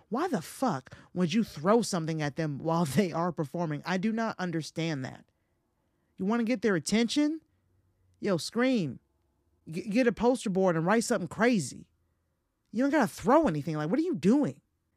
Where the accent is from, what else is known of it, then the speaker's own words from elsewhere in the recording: Georgia, United States; they had those when I was growing up in Georgia.